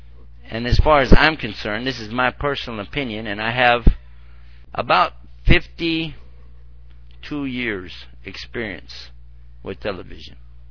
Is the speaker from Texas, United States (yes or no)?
yes; Texas, United States; I'm from Texas. We can't pronounce some words.